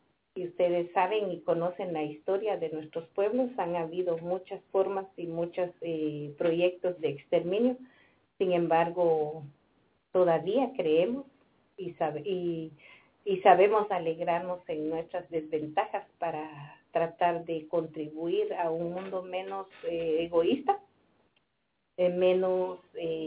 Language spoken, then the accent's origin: Spanish; Guatemala; aunque tengamos mucha voluntad los guatemaltecos